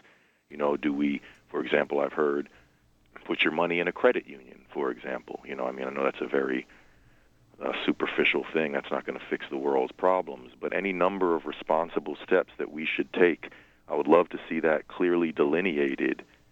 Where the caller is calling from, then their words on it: Jersey City, New Jersey, United States; I'm calling from Jersey City.